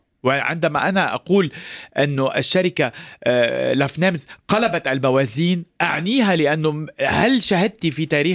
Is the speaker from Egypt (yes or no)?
no; Lebanon; بدأت من بلدي لبنان